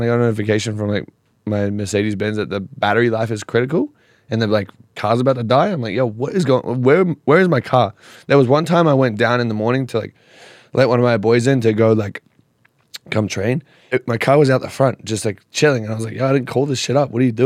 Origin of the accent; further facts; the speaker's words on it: Australia; Like, I'm from Australia. I don't even know where fucking Indonesia is.